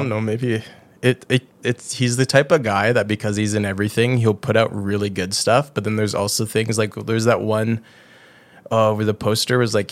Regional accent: Canada; but we're Canadian, so we're not going to talk about that.

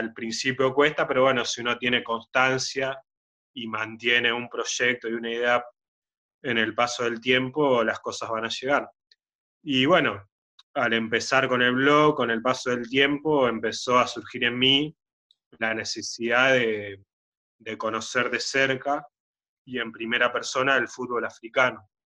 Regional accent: Suipacha, Buenos Aires Province, Argentina; Bueno, este gusto empieza cuando yo era chico en el secundario, en Suipacha, mi pueblo.

